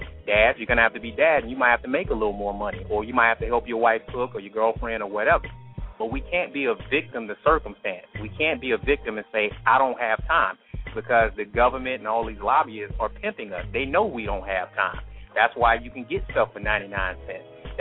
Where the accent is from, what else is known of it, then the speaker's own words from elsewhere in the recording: Atlanta, Georgia, United States; I'm from Atlanta, Georgia.